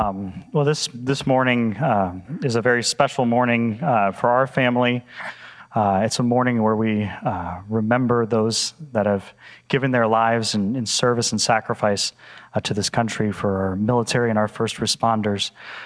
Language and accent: English; Melbourne, Florida, United States; born there; I was born in Melbourne, so.